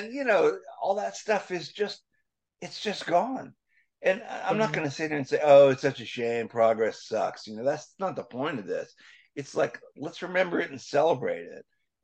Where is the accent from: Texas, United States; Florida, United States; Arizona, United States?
Florida, United States; St. Petersburg; Well, I came back to my hometown in 2014, as you said, after a long time away.